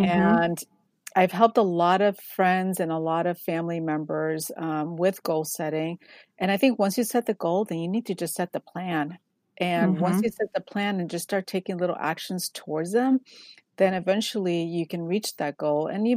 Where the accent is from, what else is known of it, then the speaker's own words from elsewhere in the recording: Connecticut, United States; also born or lived in Puerto Rico; I was born in Puerto Rico, raised in Connecticut by a single mom.